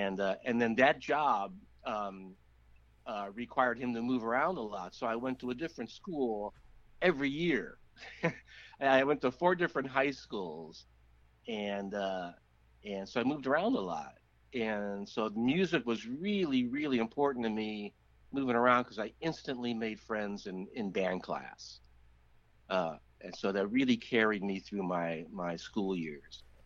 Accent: Hometown, Illinois, United States; also born or lived in Chicago; No, I was born in Chicago. I was raised in Chicago in a little town southwest of Chicago called Hometown. So my hometown is Hometown, Illinois.

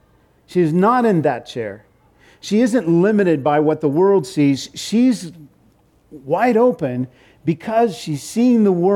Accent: Seattle, Washington, United States; we're from Seattle, my wife and I, Eugenie and I, we're from Seattle.

